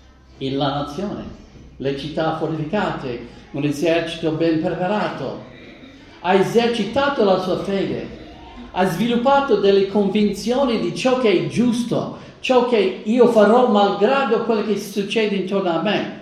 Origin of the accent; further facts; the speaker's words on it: United States; non sapevo niente di calcio, scusate, ma sono cresciuto in America